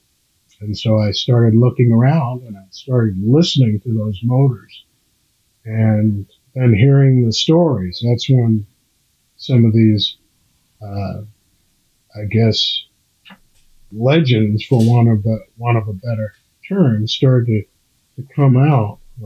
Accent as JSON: {"language": "English", "town": "Brooklyn", "region": "New York", "country": "United States", "tie": "born or raised there", "said": "Only because when I was very young, growing up in Brooklyn, New York, my neighbor had a 1959."}